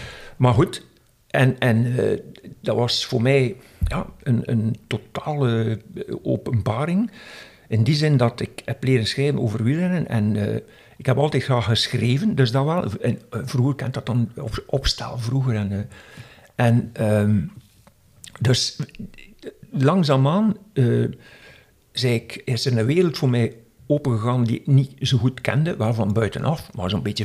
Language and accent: Dutch; Wevelgem, Flanders, Belgium; ik ben afkomstig van Wevergem